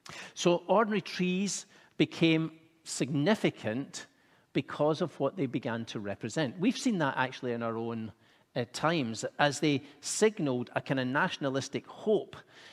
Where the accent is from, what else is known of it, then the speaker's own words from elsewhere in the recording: United Kingdom; And of course, being a Brit, there was a little bit of mixed emotions going on here about these celebrations.